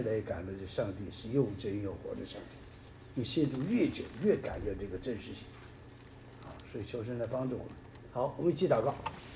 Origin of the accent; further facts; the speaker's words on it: China; 我们中国人很忌讳这个，